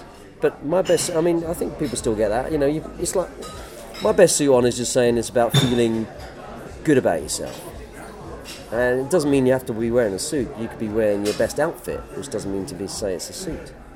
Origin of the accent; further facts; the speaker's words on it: Jersey; leader of Jersey, where I come from, originally in Channel Islands.